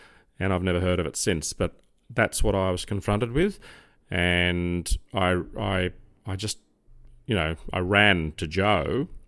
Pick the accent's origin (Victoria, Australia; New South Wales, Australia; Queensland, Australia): New South Wales, Australia; Crows Nest; born there; at the Mater, which is the hospital I was born in Crow's Nest, just up from North Sydney Police Station.